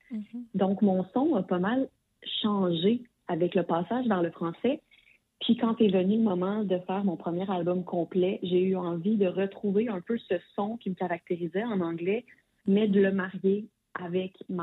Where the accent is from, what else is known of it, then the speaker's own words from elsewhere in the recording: Quebec, Canada; first language French; Je suis québécoise, francophone, le français est ma langue maternelle